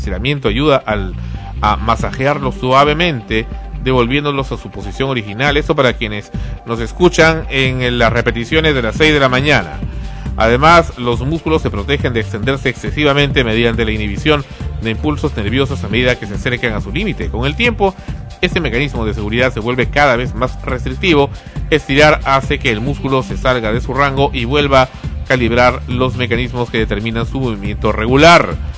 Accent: Peru; Me siento hasta ofendido como peruano.

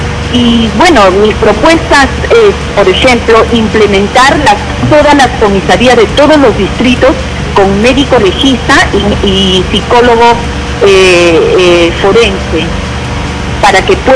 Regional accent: San Juan de Lurigancho, Lima, Peru; soy de acá de San Juan del Lurigancho

